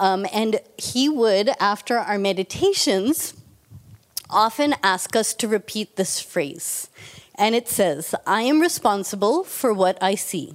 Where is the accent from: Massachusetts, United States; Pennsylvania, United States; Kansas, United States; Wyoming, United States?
Massachusetts, United States; Boston; So kids growing up in Boston, we'd ask for tickets to the Celtics, a trip to Hawaii, a new Atari game, which shows how old we are, and new clothes.